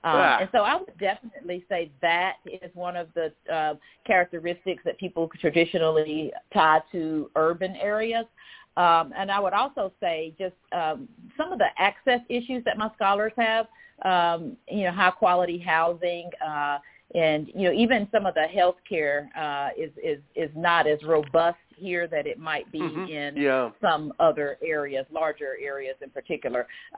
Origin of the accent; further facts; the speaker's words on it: Salisbury, North Carolina, United States; moved away as an adult; also born or lived in Huntsville, Alabama; I'm actually from Salisbury, North Carolina. So, Jessica, you're not too far from my old stomping ground.